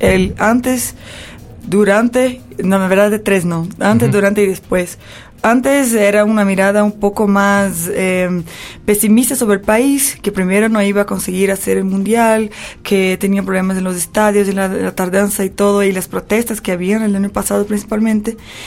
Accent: Rio de Janeiro, Brazil; born there; Spanish is a second language; Yo nací en Río de Janeiro, pero hoy vivo en una ciudad un poco más alejada, hora y media más o menos de Río.

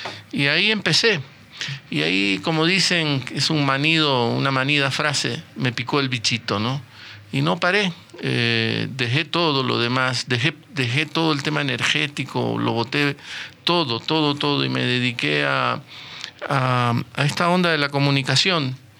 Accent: Guayaquil, Guayas, Ecuador; mis hermanos y una familia muy numerosa, todos guayaquileños, yo también, yo viví hasta mis 23 años en Guayaquil

